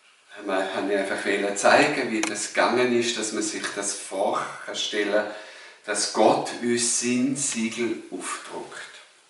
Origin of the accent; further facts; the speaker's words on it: Switzerland; wir sind ja Schweizer